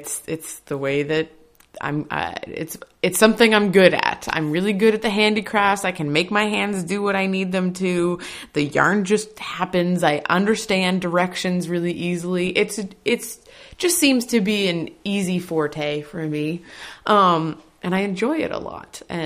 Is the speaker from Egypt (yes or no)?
no; Nova Scotia, Canada; now in Boston, United States; I'm from Nova Scotia originally, but I've been in Boston for about 7.5 years now.